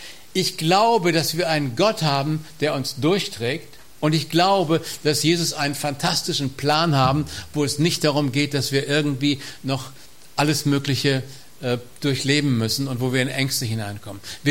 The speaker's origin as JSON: {"language": "German", "country": "Germany", "said": "Und leider haben wir uns als Deutsche da auch mit schuldig gemacht und es ist eine Gnade, dass es unserem Land heute so gut geht."}